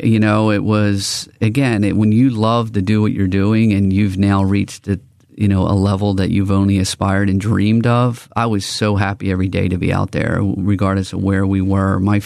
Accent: Philadelphia, Pennsylvania, United States; Again, I'm from Northeast Philadelphia. I played Division II basketball.

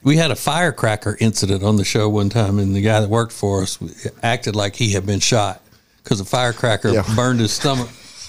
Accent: Louisiana, United States; moved away as an adult; Both being born and raised in Louisiana, when we decided to become a radio team, we knew that we were going to have to move about the country

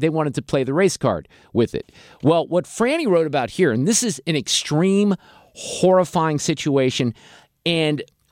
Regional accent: Niles, Illinois, United States; also born or lived in Park Ridge / Morton Grove; I grew up in Niles Park Ridge in Morton Grove, very close to Evanston.

